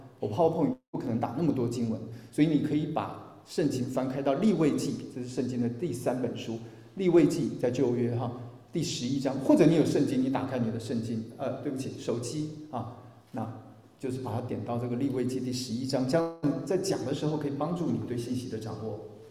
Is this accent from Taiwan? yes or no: no; China; 那我中国人是有名的吃的民族嘛